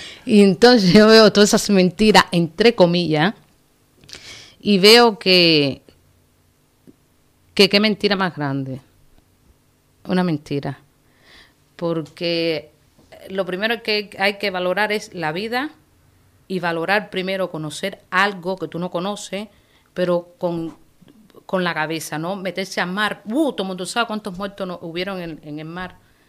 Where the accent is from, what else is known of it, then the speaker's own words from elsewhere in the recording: Cuba; now in Spain; a mí me dicen de vivir en Cuba, chapo, yo sí me voy a vivir en mi país, mi tierra.